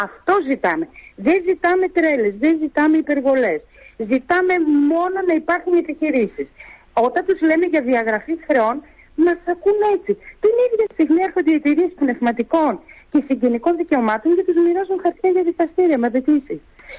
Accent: Trikala, Thessaly, Greece; Την χάνει να είμαι τρικαλινή και ξέρω ποιος είναι.

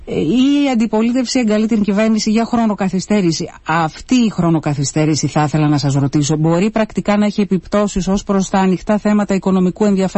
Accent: Northern Greece, Greece; Σας καταλαβαίνω, γιατί και εγώ από τη Βόρεια Ελλάδα προέρχομαι.

